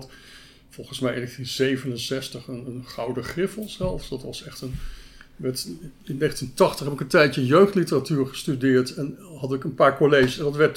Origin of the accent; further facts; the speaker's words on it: Aruba; Ik ben opgegroeid op Aruba.